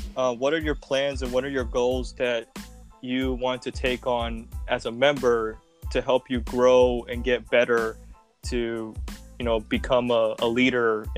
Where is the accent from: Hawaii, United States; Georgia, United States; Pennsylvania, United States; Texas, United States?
Pennsylvania, United States; Philadelphia; I'm actually from Philadelphia myself. You know, I'm from South Philly.